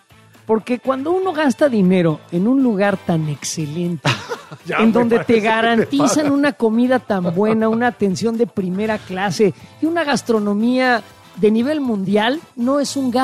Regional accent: Mexico; born there; Soy mexicano, nací en México.

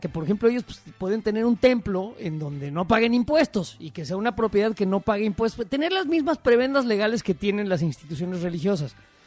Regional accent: Mexico; a mí, que soy un ateo, a mí me representa la Virgen de Guadalupe, nada más como ícono mexicano.

